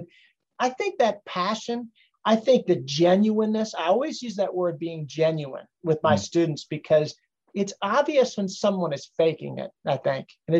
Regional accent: Northeast, United States; You know, growing up in the Northeast, it was different than it is in the South.

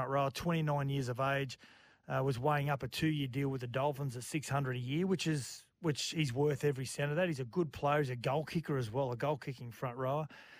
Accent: Australia; Do you think we frown upon it because we're Australians and we don't want to win that way?

